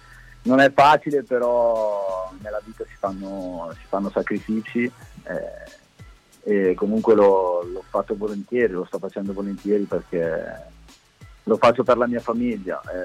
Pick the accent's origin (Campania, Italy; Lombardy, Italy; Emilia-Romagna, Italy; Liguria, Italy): Lombardy, Italy; Bergamo; come anche il mister, che siamo di Bergamo, siamo lontani